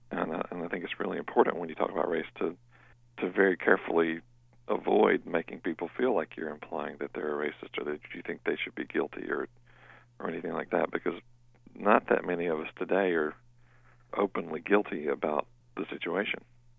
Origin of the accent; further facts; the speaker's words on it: Alabama, United States; I grew up in Alabama, in a small town in central Alabama